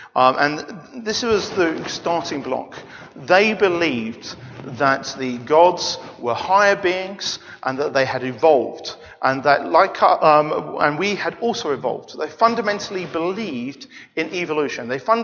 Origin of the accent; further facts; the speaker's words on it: India; now in London, United Kingdom; It's kind of interesting, growing up in India, where they all were, slowly bit by bit, they've all been entering this country.